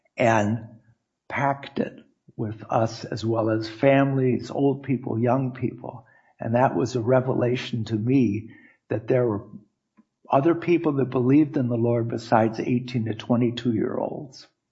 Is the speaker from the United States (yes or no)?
yes; Detroit, Michigan, United States; I grew up in Northwest Detroit with Roman Catholic parents